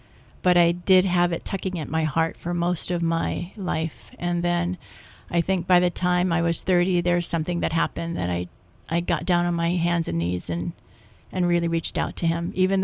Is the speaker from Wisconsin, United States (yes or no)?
no; Honolulu, Hawaii, United States; Honolulu. My mother moved quite a bit through my young years. Nu'uanu to Kahala, then finishing high school in Kuleo'o.